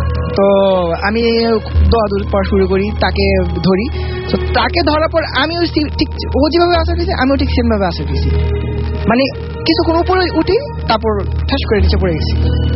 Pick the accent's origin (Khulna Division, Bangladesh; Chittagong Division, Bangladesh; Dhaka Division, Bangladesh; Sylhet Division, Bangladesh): Chittagong Division, Bangladesh; Comilla; আমার গ্রামের বাড়ি কুমিল্লা ইন্ডার বর্ডারের এদিকে, বর্ডার কাছে।